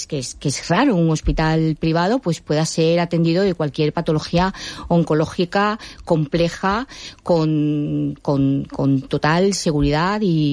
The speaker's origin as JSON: {"language": "Spanish", "region": "Andalusia", "country": "Spain", "said": "Yo soy andaluza, pero fui a Barcelona, al Clínico Provincial, a formarme en cirugía hepática y trasplante. Y luego recabé en esta comunidad"}